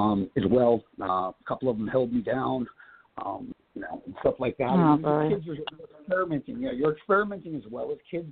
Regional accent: New Jersey, United States; born there; I was born in New Jersey, 1968, and, it was in basically a single-family home.

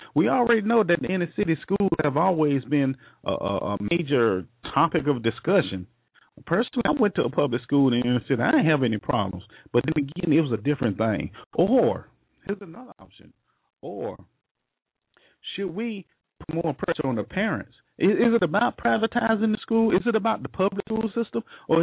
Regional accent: Jacksonville, Florida, United States; in Florida, in Jacksonville, you know, my hometown

